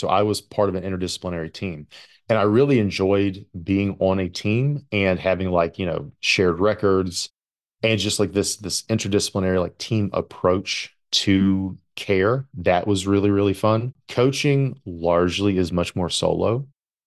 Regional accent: Appalachia, United States; I'm Appalachian, we call it a buggy.

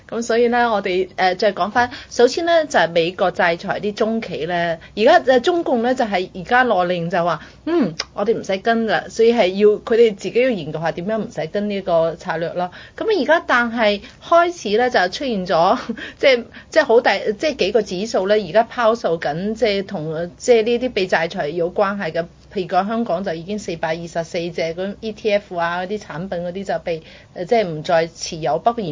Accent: China; 我在大陸出生嘛，我們一定是接受啲共產黨洗腦長大的

